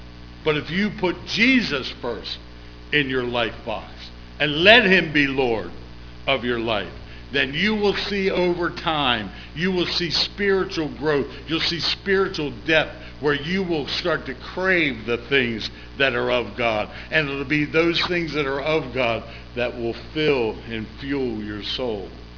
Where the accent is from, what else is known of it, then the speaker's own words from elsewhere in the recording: Baltimore, Maryland, United States; when I grew up in Baltimore City public schools